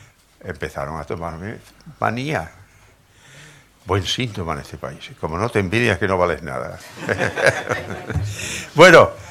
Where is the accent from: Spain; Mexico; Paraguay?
Spain; Monesterio, Extremadura; la subvención que me dio el Ayuntamiento de Monesterio, ¿cómo no voy a querer yo a mi pueblo?